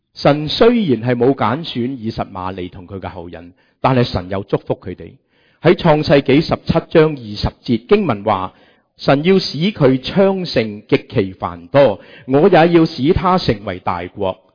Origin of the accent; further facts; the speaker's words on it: Hong Kong; 我记得我小的时候在香港好喜欢跟我阿妈去花布街。